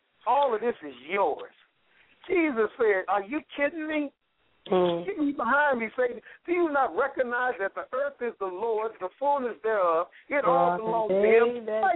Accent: Buffalo, New York, United States; also born or lived in New Jersey / Wilkes-Barre, United States / Huntington, United States; now in Wilmington, United States; I'm originally from Buffalo, New York. The last 22 years, I've lived in New Jersey for 10 years by myself.

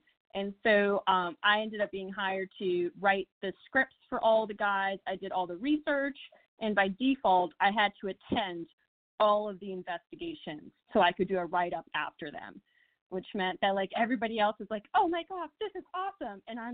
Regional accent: Boston, Massachusetts, United States; now in New Orleans, United States; because obviously I'm from Boston originally, and I moved down to New Orleans in 2008

